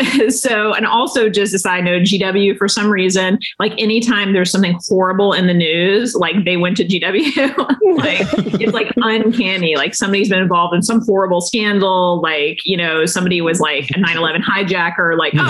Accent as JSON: {"language": "English", "region": "Texas", "country": "United States", "said": "And, I was coming from Texas and so then I got to college and I met, other Republicans."}